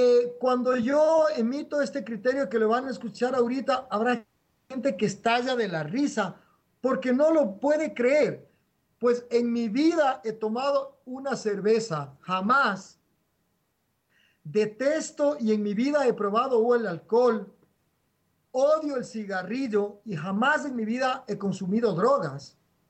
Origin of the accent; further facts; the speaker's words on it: Quevedo, Los Ríos, Ecuador; born there; Yo nací en el Quevedo. Bueno, yo nací en Quevedo